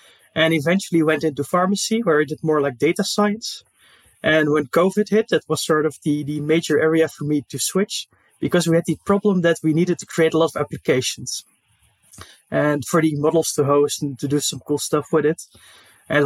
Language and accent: English; Netherlands; Yeah, so basically I'm from the Netherlands